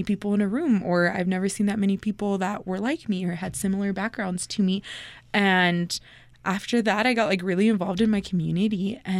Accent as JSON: {"language": "English", "town": "Lovelock", "region": "Nevada", "country": "United States", "tie": "born or raised there", "also_born_or_lived": "Reno, United States", "said": "I was born in Reno, and I graduated in Pershing County High School in Lovelock, Nevada."}